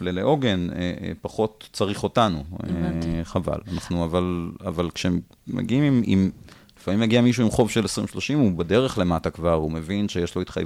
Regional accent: Jerusalem, Jerusalem District, Israel; אני ירושלמי

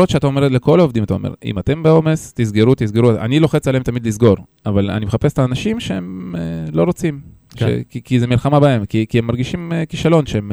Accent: Beersheba, Southern District, Israel; אני באר שבעי במקור

